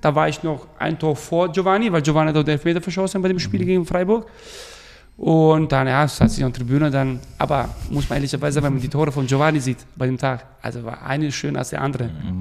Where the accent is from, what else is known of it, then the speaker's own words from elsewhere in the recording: Albania; now in Germany; In Deutschland, aber auch in meiner Heimat Albanien wurde immer wieder gesagt